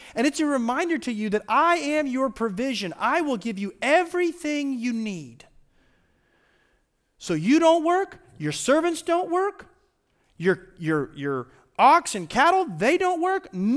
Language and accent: English; Florida, United States; I'm from Florida. It's tropical hot.